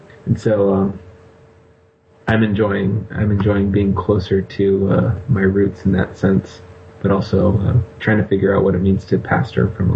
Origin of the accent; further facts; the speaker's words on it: Oaxaca, Mexico; moved away as an adult; also born or lived in Mexico City; I was born in Mexico City, and I lived in Oaxaca, Mexico until I was 18.